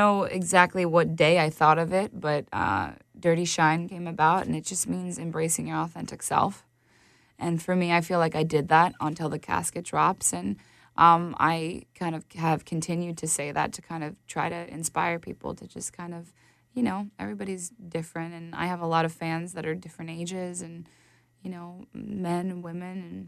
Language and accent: English; Oregon, United States; now in Los Angeles, United States; I came from Oregon. I moved to L.A. I felt very out of place.